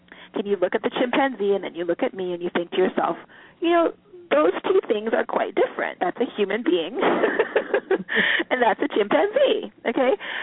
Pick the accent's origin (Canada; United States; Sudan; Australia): Canada; born there; And I was born in Canada.